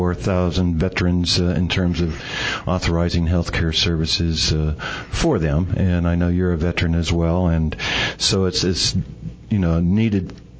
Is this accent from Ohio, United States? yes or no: no; Tucson, Arizona, United States; I am. I'm originally born and raised in Tucson.